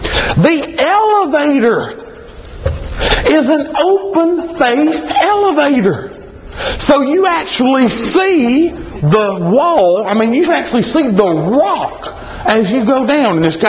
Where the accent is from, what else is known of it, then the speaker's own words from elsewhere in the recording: Ranburne, Alabama, United States; I'm originally from Ranburn, Alabama. Anybody know where that's at?